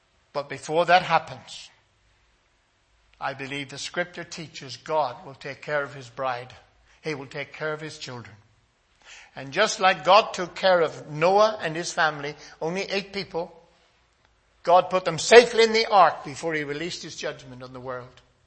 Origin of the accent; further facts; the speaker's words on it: Northern Ireland, United Kingdom; I come from Northern Ireland. Look at the violence we've had there.